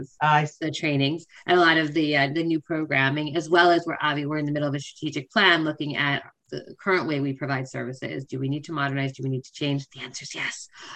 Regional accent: United States; moved away; I'm from the States originally, so I'm learning a lot of how the sort of post-high school world here works myself.

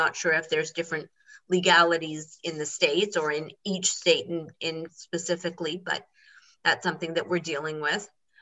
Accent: Toronto, Ontario, Canada; So I'm going to answer I'm from Toronto.

